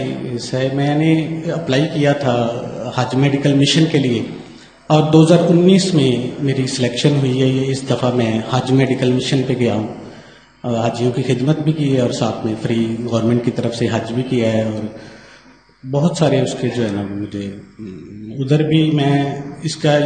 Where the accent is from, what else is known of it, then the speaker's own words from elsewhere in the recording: Shahkot, Punjab, Pakistan; اور الحمدللہ میں شاہکوٹ سے ہوں